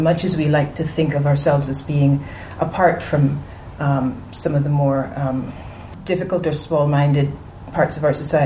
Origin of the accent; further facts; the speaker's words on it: Canada; Yeah, and I'm from Canada